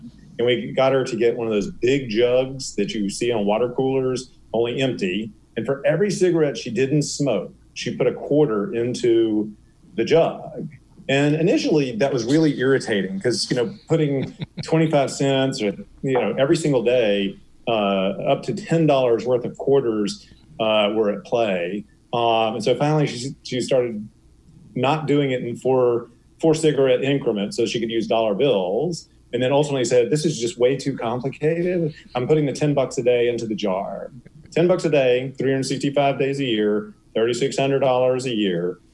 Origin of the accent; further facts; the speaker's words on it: Shreveport, Louisiana, United States; also born or lived in Boston; While I grew up in Shreveport, I did a lot of my training around the country, and I was in Boston for the better part of a decade.